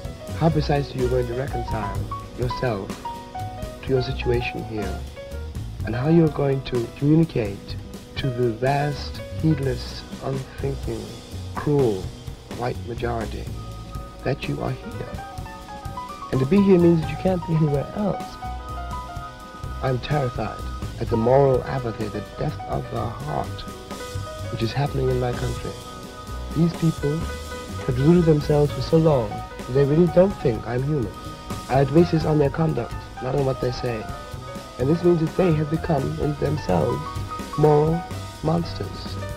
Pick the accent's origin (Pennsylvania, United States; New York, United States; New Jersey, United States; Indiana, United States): New York, United States; New York City; I was born in Harlem, Harlem Hospital. We grew up on Park Avenue, Uptown Park Avenue, where the railroad tracks are.